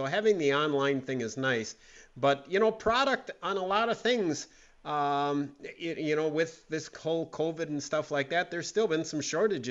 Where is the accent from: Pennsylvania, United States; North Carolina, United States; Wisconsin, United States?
Wisconsin, United States; Green Bay; When I grew up in Green Bay, that was fairly common.